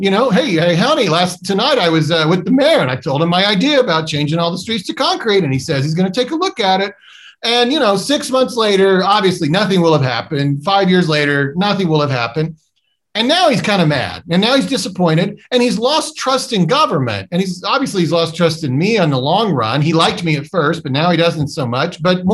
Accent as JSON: {"language": "English", "region": "Oklahoma", "country": "United States", "said": "for me personally, I'm from Oklahoma, and so Tom Coburn was our senator."}